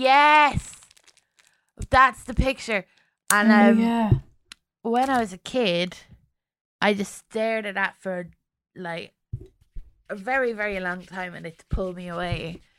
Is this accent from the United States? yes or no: no; London, United Kingdom; born there; also born or lived in Germany / Ireland; I went to school in London for like a year. I was born in London and I moved to Germany and then to Ireland and back to London.